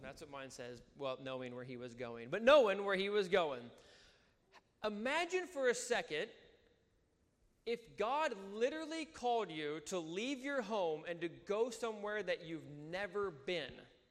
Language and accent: English; Iowa, United States; I don't want to say we're all country folks, but growing up in Iowa, you have a pretty good idea of where you're at, what direction is north, all this stuff.